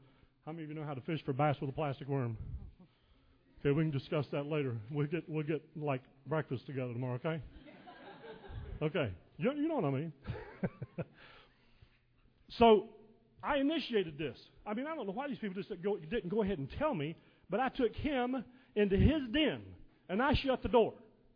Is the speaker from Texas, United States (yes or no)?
no; Thomasville, North Carolina, United States; I grew up in North Carolina, in Thomasville, where they make the furniture.